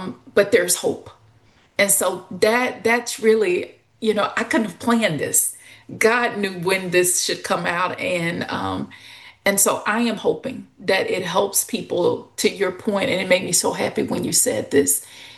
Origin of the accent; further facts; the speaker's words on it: Louisiana, United States; now in Texas, United States; I am from the Deep South. I grew up in Louisiana. It's a very different culture than living here in Texas.